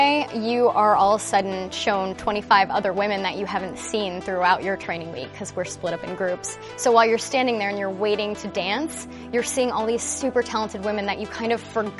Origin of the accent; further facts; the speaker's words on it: Spring Hill, Florida, United States; also born or lived in Cleveland, Ohio; I was a rookie last year. I was born in Cleveland, Ohio, and I grew up in Spring Hill, Florida.